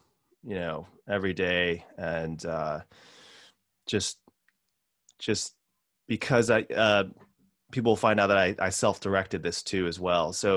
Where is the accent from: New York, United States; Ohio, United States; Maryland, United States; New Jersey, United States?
New York, United States; now in Hong Kong; I'm from upstate New York. I went to school in New York and then worked in New York City for like a number of years, like five to seven years.